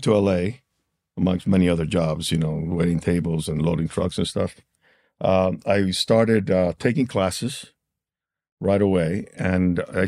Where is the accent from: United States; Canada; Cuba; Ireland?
Cuba; because obviously we're exiles from Cuba. So we had, my father and mother had to begin a whole new life with three kids, like most exiles or immigrants, you know, with nothing.